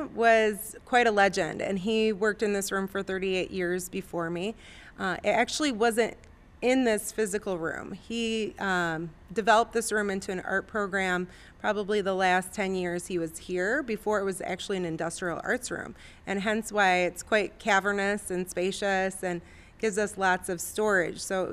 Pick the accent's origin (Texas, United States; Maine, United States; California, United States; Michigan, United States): Michigan, United States; Detroit; I grew up in the Metro Detroit area, went to Rochester Public Schools, and I'm very fortunate that I had wonderful art education there too.